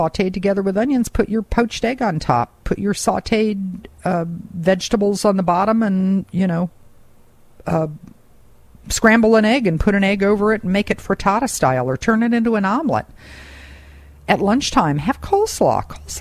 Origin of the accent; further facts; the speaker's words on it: the South, United States; Well, I grew up in the South.